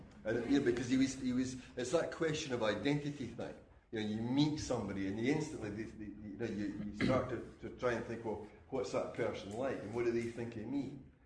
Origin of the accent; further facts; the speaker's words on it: Scotland, United Kingdom; we don't want to be seen to be English, I'm definitely Scottish.